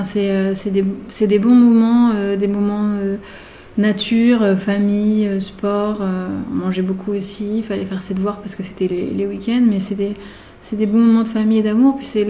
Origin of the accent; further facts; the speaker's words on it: Normandy, France; Je fais le métier que je rêvais de faire quand j'étais petite en Normandie.